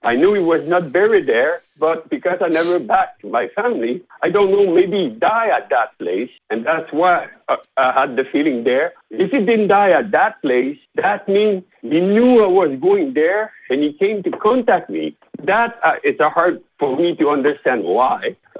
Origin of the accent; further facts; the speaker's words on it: Quebec, Canada; English is a second language; now in Vancouver, Canada; because I live in Vancouver now and this happened in Quebec. So when I went back in Quebec to my hometown